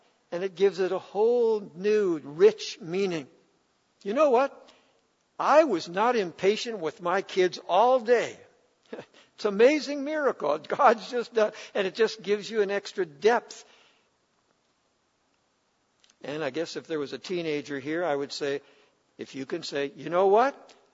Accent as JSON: {"language": "English", "town": "Toronto", "region": "Ontario", "country": "Canada", "tie": "born or raised there", "said": "I didn't want to go to Toronto. I grew up in Toronto."}